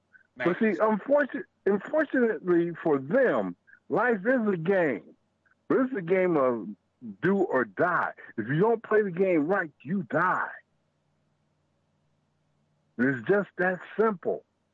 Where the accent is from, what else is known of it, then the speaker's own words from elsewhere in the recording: California, United States; Well, as me being a Californian, we are the what-if state.